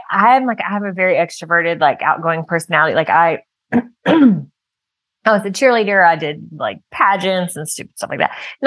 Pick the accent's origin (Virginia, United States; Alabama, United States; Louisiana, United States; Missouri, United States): Alabama, United States; I'm not I'm not from here. Just my husband's from the area, and that's how we ended up here post-military. Like I said, I'm from Alabama.